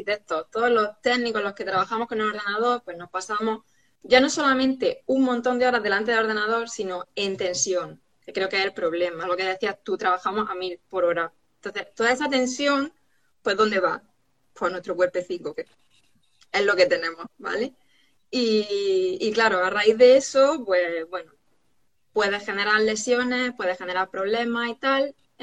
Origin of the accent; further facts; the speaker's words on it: Almería, Andalusia, Spain; ahora sí que voy a aprovechar para darle bombo a mi tierra, porque en Almería tenemos una playa